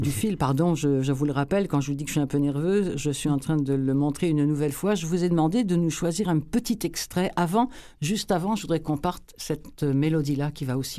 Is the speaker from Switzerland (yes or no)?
no; France; accent: French; Sauf qu'avec mon accent français, vous avez remarqué que je suis de la minorité audible